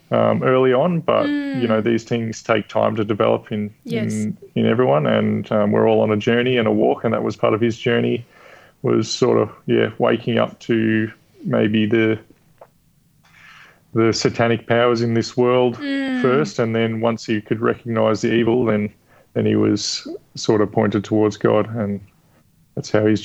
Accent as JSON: {"language": "English", "town": "Melbourne", "region": "Victoria", "country": "Australia", "tie": "born or raised there", "said": "I grew up in Heidelberg in Melbourne."}